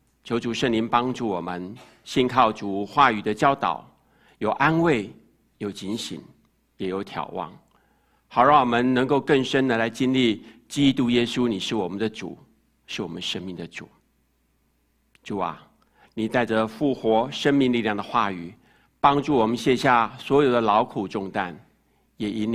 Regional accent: China; 我们中国人华人

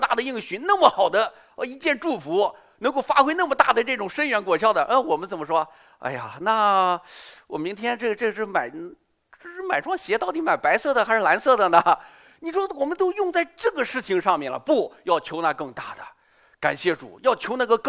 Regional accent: China; 就是我们中国人叫做国骂

